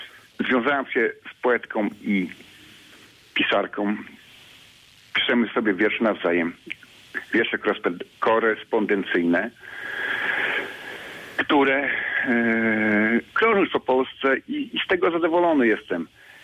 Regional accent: Lubsko, Lubusz Voivodeship, Poland; w promieniu 100 kilometrów poza miejscem, w którym się urodziłem, w którym się wychowałem, w którym dorastałem, z którym związana jest moja twórczość, bo wiele opowiadań jest osadzonych w realiach Lubska, okolic. Dlatego zdecydowany jestem tu zostać

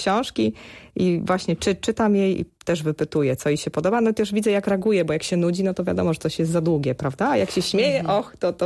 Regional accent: Zbrosławice, Silesian Voivodeship, Poland; Ponieważ ja się wychowywałam w ośrodku jeździeckim w Zbrosławicach na Śląsku.

